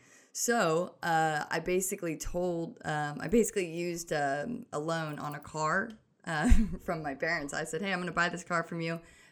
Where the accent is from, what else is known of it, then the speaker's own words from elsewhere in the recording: Florida, United States; also born or lived in Illinois, United States; now in Dallas, United States; I was born in Illinois and raised more so in Florida. I went to high school out there